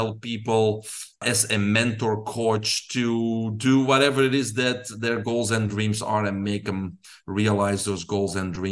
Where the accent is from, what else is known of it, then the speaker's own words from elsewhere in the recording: Belgium; English is a second language; most of your listeners can hear my accent. I grew up in Belgium.